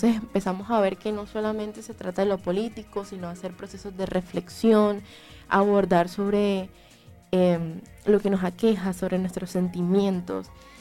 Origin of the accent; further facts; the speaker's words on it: Colombia; estas esculturas nos hacen reconocer a nosotros como nacionales colombianos, reconocer nuestro valor